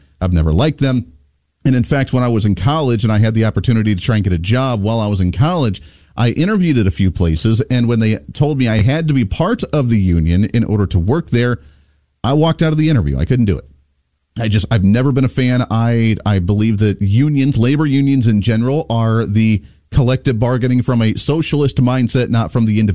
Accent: Ohio, United States; now in Wichita, United States; I grew up in the Ohio area in the Rust Belt where everybody was part of the UAW.

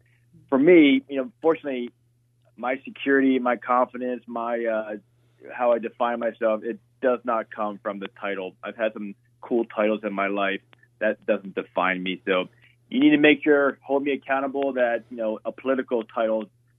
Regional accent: Philadelphia, Pennsylvania, United States; I come from Philadelphia, Pennsylvania, a really rough family situation.

